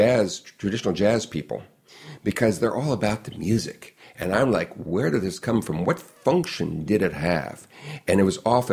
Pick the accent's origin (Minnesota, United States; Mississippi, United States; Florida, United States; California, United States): California, United States; Long Beach; You know, I grew up outside of Long Beach in Long Beach, but in the suburban area, and I wanted to go downtown every chance I could